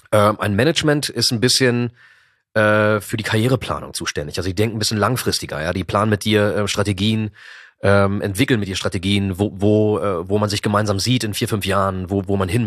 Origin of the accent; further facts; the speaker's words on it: Germany; Zu Hause haben wir Griechisch gesprochen. Ich spreche auch akzentfreies Griechisch, also wie Native quasi. Und Deutsch, klar ist klar, ich bin in Deutschland geboren und groß geworden.